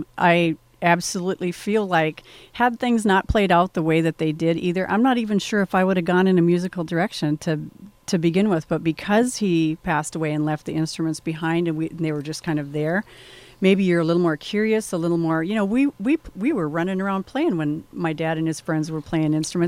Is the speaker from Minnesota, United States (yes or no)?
yes; Grand Rapids, Minnesota, United States; my father was a musician and I'm from Grand Rapids